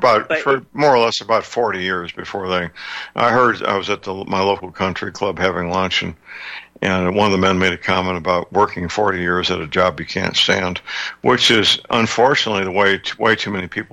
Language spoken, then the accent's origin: English; St. Louis, Missouri, United States; born or raised there